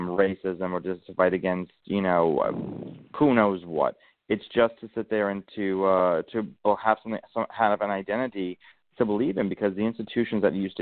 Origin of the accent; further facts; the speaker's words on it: United States; Being an American is a unique thing because we have no real common ancestry.